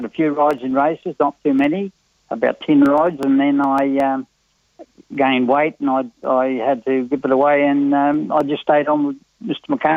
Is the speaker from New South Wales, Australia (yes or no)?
yes; Newcastle, New South Wales, Australia; I come from a racing family. I come from Newcastle. My grandfather was a trainer. I had two uncles that were jockeys, very successful jockeys